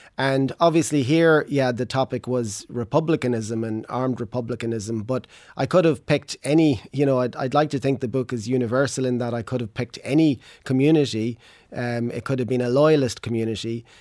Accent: Dundalk, County Louth, Ireland; I mean, I grew up in Dundalk, so around the border area, and sort of came of age in through the 1980s

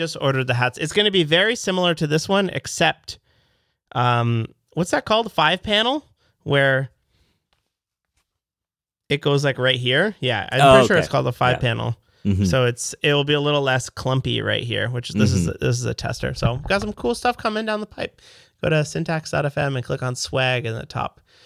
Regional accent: Canada; I'm a developer from Canada.

